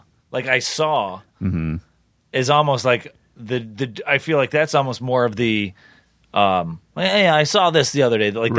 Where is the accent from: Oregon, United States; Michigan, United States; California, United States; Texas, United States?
Michigan, United States; Bay City; Bay City, Michigan.